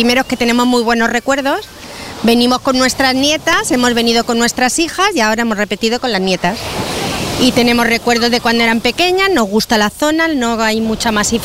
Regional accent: Alicante, Valencian Community, Spain; Alicante, sí, somos de Alicante

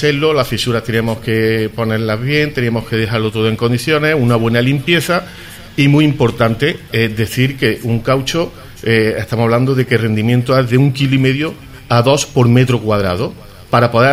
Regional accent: El Carpio, Andalusia, Spain; en mi pueblo, que es el Carpio, de Córdoba

